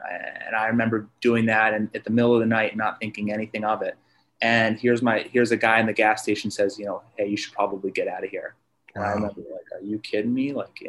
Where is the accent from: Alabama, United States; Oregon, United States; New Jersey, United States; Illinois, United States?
Oregon, United States; I'm from Oregon. And yeah, I grew up with two of my grandparents were civil rights lawyers.